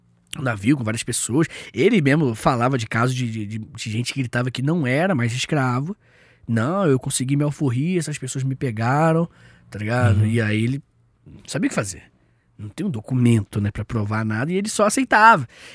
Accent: Angra dos Reis, Rio de Janeiro, Brazil; na minha cidade natal, que é Angra dos Reis, são mais de 2.000 praias.

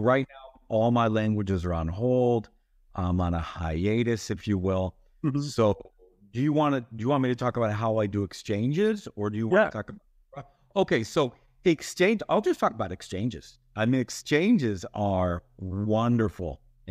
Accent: United States; now in Cairo, Egypt; I'm an American living here in Cairo.

